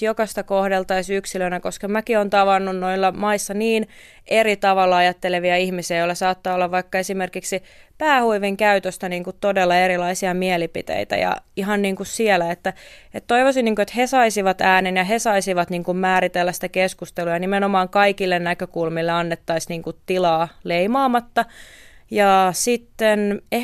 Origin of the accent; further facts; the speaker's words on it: Istanbul, Turkey; Ihan mun kotikaupunkini Istanbulin sisällä eri naapurustojen näkemykset asioista voi olla aivan erilaisia.